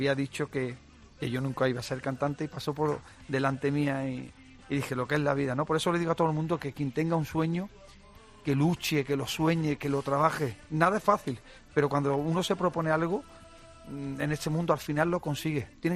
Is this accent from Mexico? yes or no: no; Jerez de la Frontera, Andalusia, Spain; que yo salí de un pueblo, de mi tierra, de Jerez, de un barrio de clase media, humilde